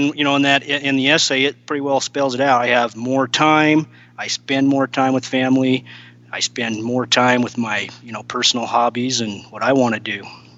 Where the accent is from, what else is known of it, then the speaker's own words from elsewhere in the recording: Weston, Idaho, United States; I grew up in Weston, Idaho, which is just north of Logan, Utah.